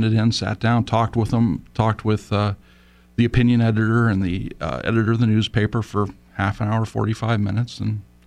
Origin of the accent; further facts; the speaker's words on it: California, United States; And then moved back down to my hometown near San Diego, worked at the North County Times there for a couple years, and then the San Diego Union Tribune for about 9 years.